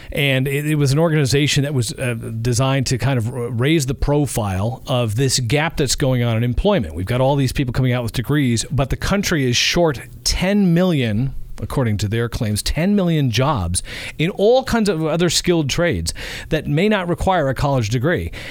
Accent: East Coast, United States; So I looked at these Eastern schools. I grew up on the East Coast, and they were all private schools

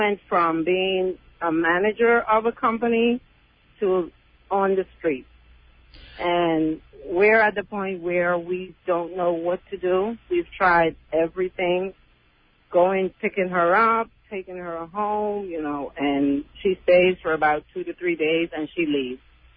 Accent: Fort Lauderdale, Florida, United States; Fort Lauderdale.

